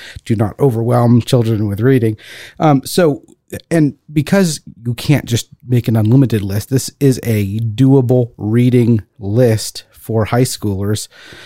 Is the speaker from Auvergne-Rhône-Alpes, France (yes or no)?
yes; Lyon, Auvergne-Rhône-Alpes, France; against heresies by Irenaeus of Lyon, my hometown